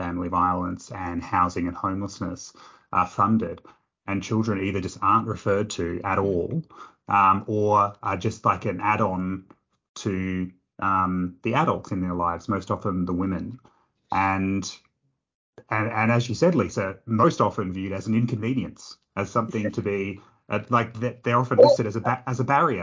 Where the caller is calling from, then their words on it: Canberra, Australian Capital Territory, Australia; I'm talking from Canberra